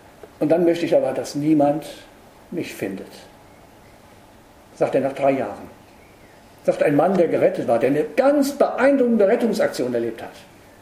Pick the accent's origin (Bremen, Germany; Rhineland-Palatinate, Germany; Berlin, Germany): Berlin, Germany; Ich komme aus Berlin, Hauptstadt der Gottlosen, sage ich immer gerne.